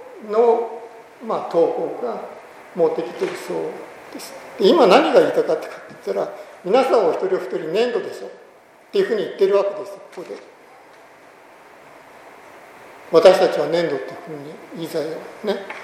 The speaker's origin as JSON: {"language": "Japanese", "town": "Hagi", "region": "Yamaguchi", "country": "Japan", "tie": "born or raised there", "said": "私の田舎なら山口県の萩が有名で"}